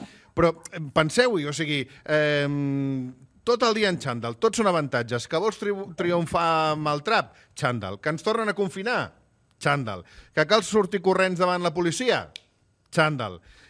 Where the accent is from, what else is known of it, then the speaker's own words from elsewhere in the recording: Catalonia, Spain; jo crec que la música trap ens posa a prova com a país, com a catalans